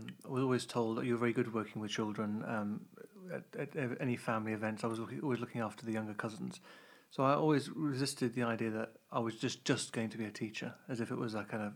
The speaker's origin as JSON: {"language": "English", "region": "South East England", "country": "United Kingdom", "tie": "born or raised there", "said": "I grew up in Kent, actually."}